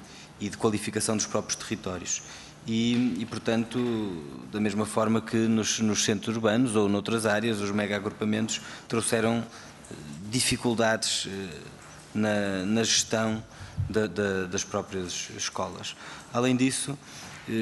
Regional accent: Porto, Portugal; Sabem que sou do Porto, no Porto, em Matosinhos

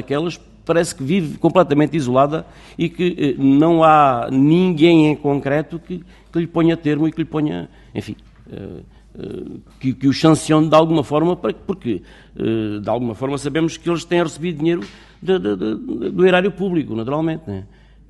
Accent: Alentejo, Portugal; desculpem os termos alentejanos, porque isto é mesmo assim, não posso renegar a minha, a minha, enfim, de onde sou.

